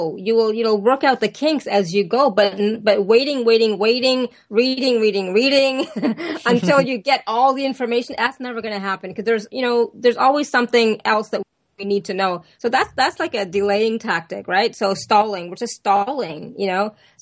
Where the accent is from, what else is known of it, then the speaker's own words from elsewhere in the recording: Canada; And yeah, I'm Canadian. I say Z.